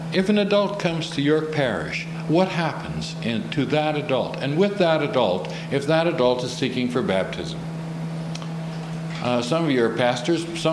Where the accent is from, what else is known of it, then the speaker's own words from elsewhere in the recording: Vancouver, British Columbia, Canada; and I'm from Vancouver